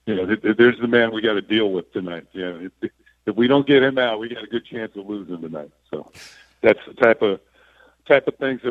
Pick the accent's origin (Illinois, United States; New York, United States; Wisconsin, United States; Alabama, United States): New York, United States; I began to think about some of the highlights that I'd seen as a growing up in the New York area